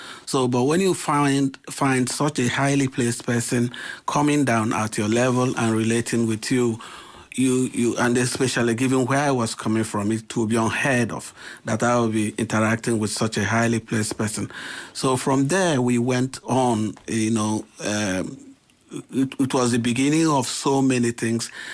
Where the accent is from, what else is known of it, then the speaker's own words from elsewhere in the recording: Nigeria; now in Ireland; I come from Nigeria.